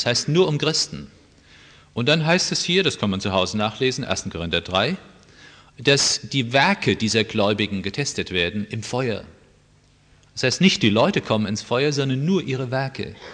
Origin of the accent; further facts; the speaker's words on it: Oberursel, Hesse, Germany; ein junger Mann aus Oberursel, wo ich herkomme